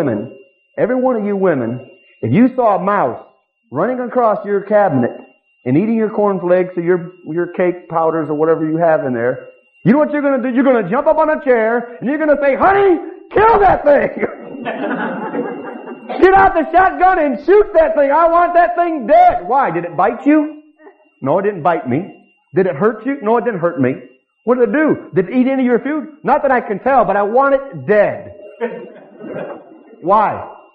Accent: Detroit, Michigan, United States; I grew up in Detroit, Brother Michael. I didn't get along too good with black people.

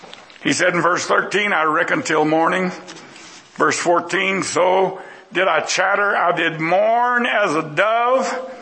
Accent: Texas, United States; born there; I was born in Texas. I'm sorry the rest of you weren't, all of you, bless your hearts.

